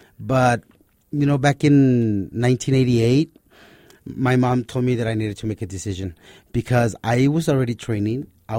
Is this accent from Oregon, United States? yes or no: no; El Paso, Texas, United States; I was born here in El Paso, May 20th, 1970. My Mexican father and mother raised me in both cultures, Mexico, Americano